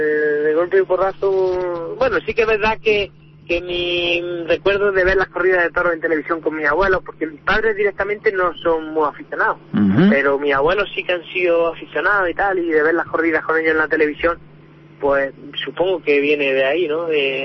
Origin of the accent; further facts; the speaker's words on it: Segura de la Sierra, Andalusia, Spain; Estoy en Jaén ahora mismo. Estoy aquí en Segura de la Sierra, en mi pueblo.